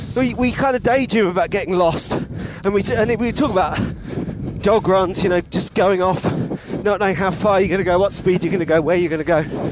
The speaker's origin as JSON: {"language": "English", "region": "London", "country": "United Kingdom", "said": "I'm from London."}